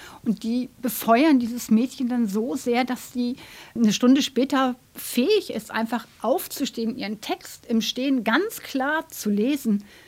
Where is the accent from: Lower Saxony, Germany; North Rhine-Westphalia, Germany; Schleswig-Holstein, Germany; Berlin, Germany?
Lower Saxony, Germany; Stade; Ich komme aus Stade und habe dort gelernt.